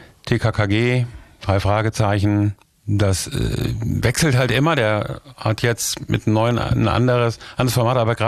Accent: North Rhine-Westphalia, Germany; born there; Ich komme gebürtig aus dem Siegerland.

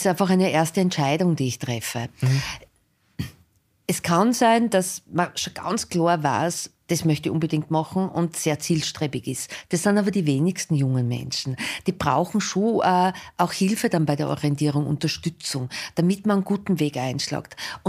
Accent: Styria, Austria; now in Vienna, Austria; wie man es an meinem Dialekt vielleicht hört, ich bin aus der Steiermark und vor 8 Jahren bin ich nach Wien gekommen

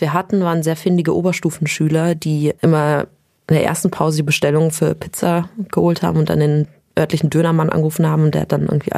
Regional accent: Berlin, Germany; born there; Ich bin gebürtige Berlinerin

